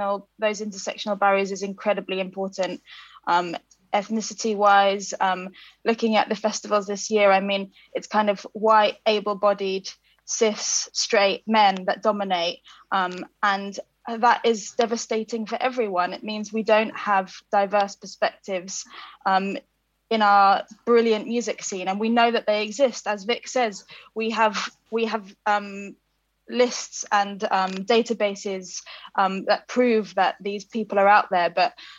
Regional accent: Norwich, East of England, United Kingdom; I grew up in Norwich, which is very disconnected from the traditional music industry.

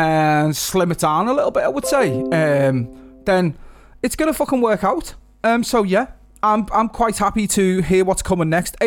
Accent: North West England, United Kingdom; accent: Scouse; also born or lived in London; My accent's not that Scouse. I lived in fucking Cockneysville for fucking ages.

